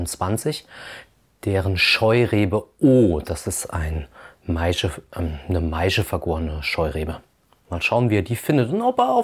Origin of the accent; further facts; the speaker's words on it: Rhineland-Palatinate, Germany; Weil bei uns in der Pfalz, in meiner Heimatstadt, eine Weinbar aufgemacht hat.